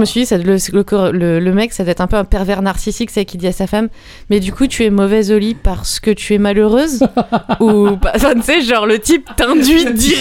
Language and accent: French; Villeurbanne, Auvergne-Rhône-Alpes, France; Mais c'est parce que je viens de plus loin, je viens de Villeurbanne.